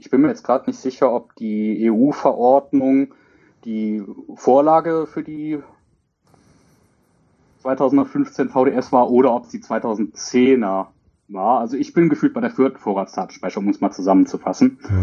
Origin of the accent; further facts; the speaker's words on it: Euskirchen, North Rhine-Westphalia, Germany; Ich komme aus der Ecke Euskirchen KBU, also Köln-Bonn-Umgebung.